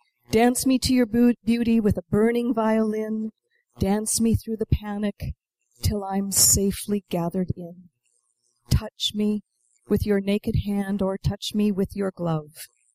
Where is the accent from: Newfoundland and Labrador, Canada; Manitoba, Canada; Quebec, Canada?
Quebec, Canada; Montreal; Growing up in Montreal in the 70s, I myself was very aware of his poetry and music